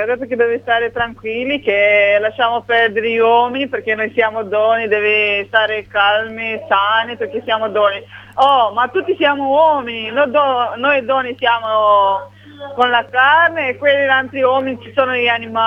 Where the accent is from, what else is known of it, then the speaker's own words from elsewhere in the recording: Romania; Italian is a second language; Da Romania.